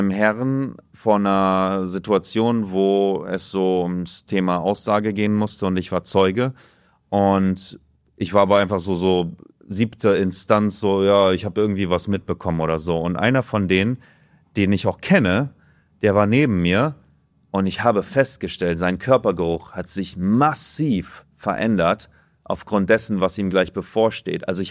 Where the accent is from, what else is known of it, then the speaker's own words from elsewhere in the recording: Oldenburg, Lower Saxony, Germany; Ich bin ja Oldenburger.